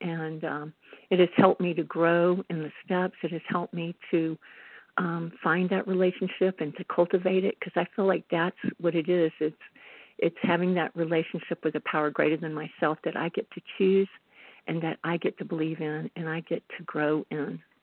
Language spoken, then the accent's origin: English; the South, United States; I grew up in the South with a different kind of religion where I had people always trying to convert me, so I relate to the grandfather a lot.